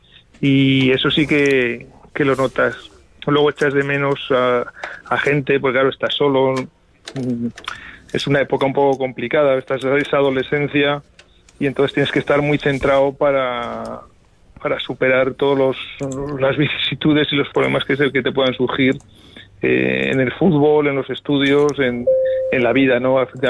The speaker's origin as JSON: {"language": "Spanish", "town": "Arnedo", "region": "La Rioja", "country": "Spain", "tie": "born or raised there", "said": "yo pues vivía en mi pueblo Arnedo, que es un pueblo ahora mismo grande, pero claro, para mí ya ir a Logroño, a 50 kilómetros a la capital, ya era toda una aventura. De repente me sueltan en Madrid, en la capital de España"}